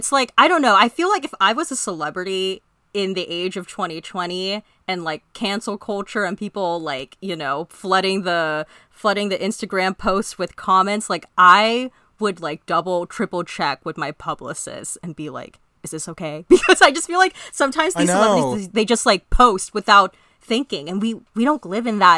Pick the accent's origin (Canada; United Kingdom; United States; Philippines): Philippines; Yeah, I'm Filipino.